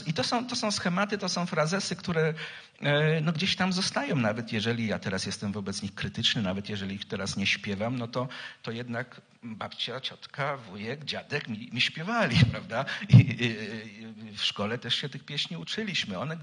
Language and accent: Polish; Drohiczyn, Podlaskie Voivodeship, Poland; są nawiązania właśnie do bunkru, które jako dziecko w Drohiczynie zwiedzałem, tak, w którym się chowałem